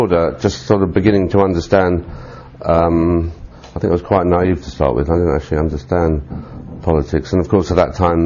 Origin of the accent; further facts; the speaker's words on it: London, United Kingdom; Yeah, I was born in London